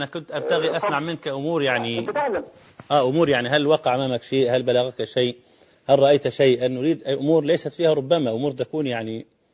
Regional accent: Cairo, Cairo Governorate, Egypt; ليس كما نرى عندنا في القاهرة أو في المدن التي يكثر فيها طلبة العلم والمشايخ

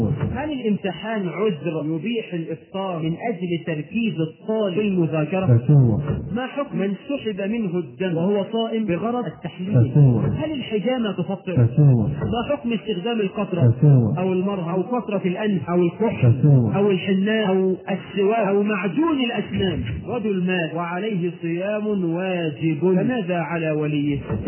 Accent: Egypt; مع ما يسمى عندنا في مصر مدفع الإنسان؟

